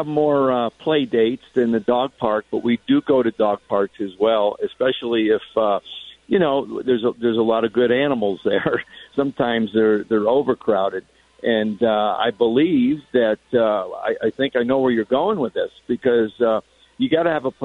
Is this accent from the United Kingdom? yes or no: no; Connecticut, United States; it makes me think of my friend Bruce Richmond when I grew up in Connecticut.